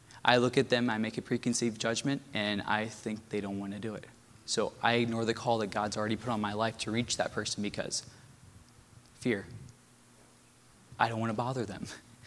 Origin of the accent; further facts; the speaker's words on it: United States; I would stand out and be taken advantage of just because I'm an American.